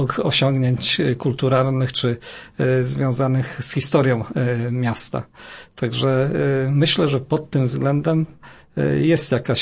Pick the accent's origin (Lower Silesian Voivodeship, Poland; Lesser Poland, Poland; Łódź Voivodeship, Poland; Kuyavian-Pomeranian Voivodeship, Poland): Lower Silesian Voivodeship, Poland; Głogów; born there; ja się urodziłem na przykład w Głogowie, czuję się głogowianinem